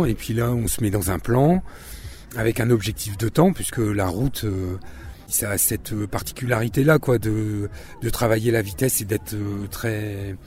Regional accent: Lille, Hauts-de-France, France; Ouais, je viens de Lille, qui n'est pas réputée pour être une terre de trail, le plat pays.

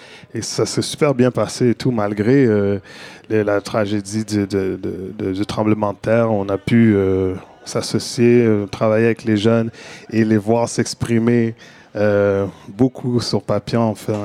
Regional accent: Montreal, Quebec, Canada; born there; je suis né à Montréal, mes parents d'origine haïtienne aussi, et puis tu sais, l'héritage de mes parents d'Haïti était très important pour moi. Ça faisait partie de mon identité, qui est devenue une identité plurielle

